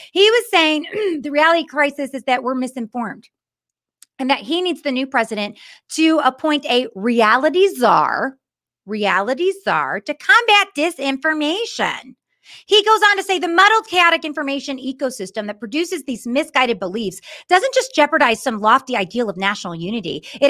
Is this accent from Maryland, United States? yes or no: no; Oakland, California, United States; I grew up in Oakland.